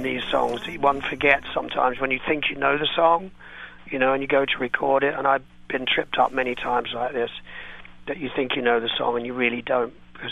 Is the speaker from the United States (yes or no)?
no; United Kingdom; living in Britain and growing up in Britain